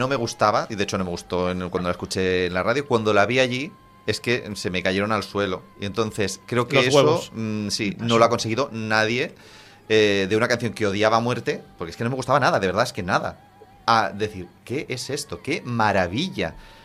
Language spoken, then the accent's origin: Spanish; Spain; Pero es que no por nosotros como españoles, ¿eh?